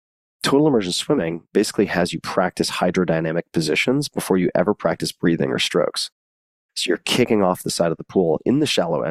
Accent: New York, United States; And I grew up on Long Island, keep in mind.

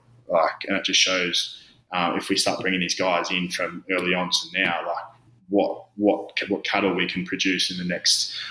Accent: Australia; growing up in Australia

